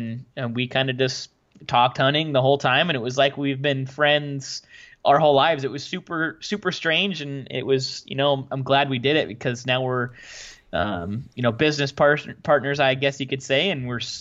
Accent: Washington, United States; I'm from Washington State, born and raised up in the Pacific Northwest.

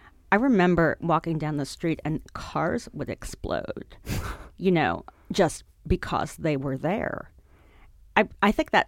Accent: New York City, New York, United States; I grew up on the Upper West Side.

